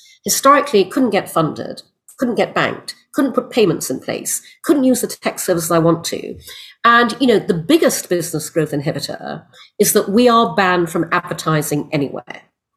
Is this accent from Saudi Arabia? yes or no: no; Brunei; also born or lived in United Kingdom; I was born in the UK. I'm half English, half Chinese. My father was English. My mother's Malaysian Chinese. We moved to Brunei when I was six because my father got a job there. I grew up in Brunei